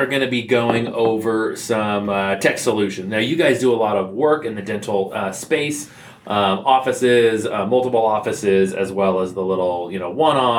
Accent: Louisville, Kentucky, United States; I'm from Louisville, Kentucky.

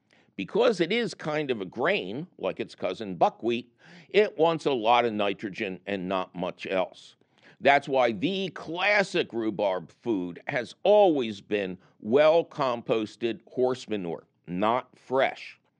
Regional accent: Philadelphia, Pennsylvania, United States; the Phillies were my hometown team, and it probably happened when I was darn young

